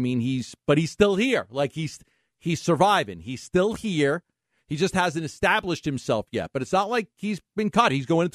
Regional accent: New York, United States; accent: New York; Because people are like, what the hell's this New Yorker, doing here? Like, okay, I've been here for 25 years.

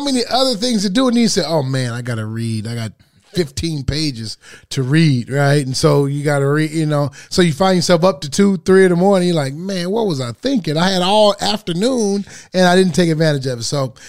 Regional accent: Detroit, Michigan, United States; from Detroit, I'm a senior.

